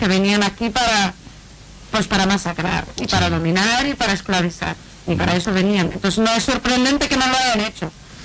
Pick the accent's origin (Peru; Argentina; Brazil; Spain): Brazil; Spanish is a second language; yo, por ejemplo, soy brasileña, pero no conozco casi nada de cultura indígena realmente.